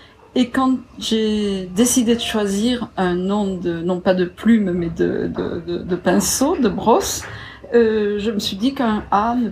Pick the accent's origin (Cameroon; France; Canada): France; south of France; je viens du Midi de la France. Voilà. J'ai ma maison et mon atelier à une vingtaine de kilomètres d'Aix-en-Provence.